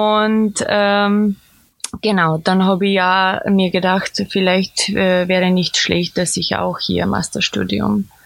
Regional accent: Serbia; Also ich bin natürlich in Serbien aufgewachsen

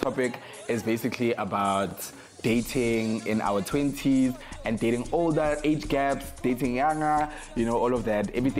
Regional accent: Johannesburg, Gauteng, South Africa; Obviously, I grew up in Joburg

